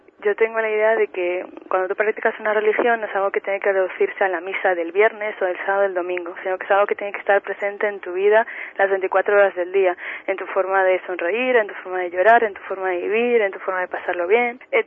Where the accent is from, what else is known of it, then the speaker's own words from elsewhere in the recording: Spain; Primero porque somos españoles y los que habían sido asesinados eran nuestros hermanos y hermanas, nuestros compatriotas.